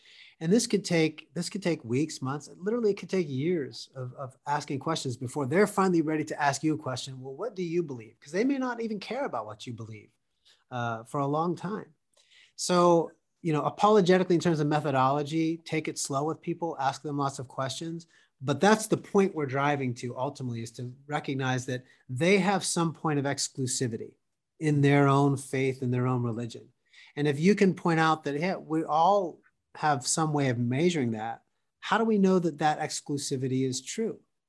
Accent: Pennsylvania, United States; Yeah, no, I grew up in Pennsylvania, is where I was born and raised. And I grew up in a Christian home.

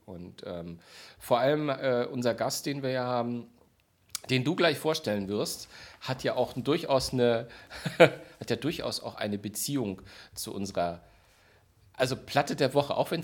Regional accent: Hamburg, Germany; Ich bin auch Hamburger Jungen.

